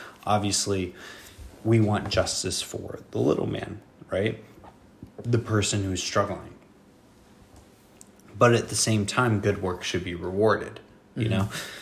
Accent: Kansas, United States; Like, you're from Texas. I'm originally from Kansas, right? My family grew up Catholic.

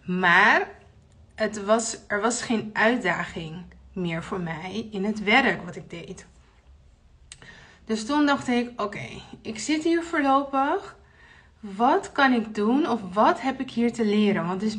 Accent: Haarlem, North Holland, Netherlands; born there; die voor het eerst terug verhuisd naar Haarlem, mijn geboortestad. Want ik kon niet aarden in Den Haag.

